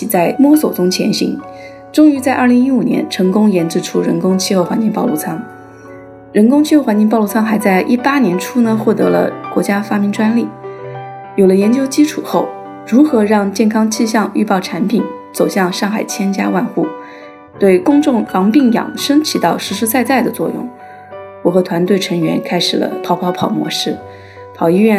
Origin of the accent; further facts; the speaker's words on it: Hunan, China; born there; 1997年春天，我出生在湖南土家族一个工人家庭里。